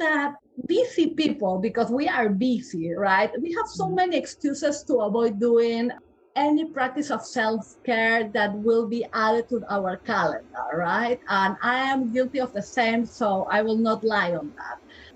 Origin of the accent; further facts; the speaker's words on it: Peru; English is a second language; moved away as an adult; now in United States; I am originally from Peru, so I am a Latin girl. Even my last names, they don't show it, but probably my accent, yes. I did geriatrics in Peru, and I worked for 10 years there. And then I met the love of my life, and I moved to the U.S.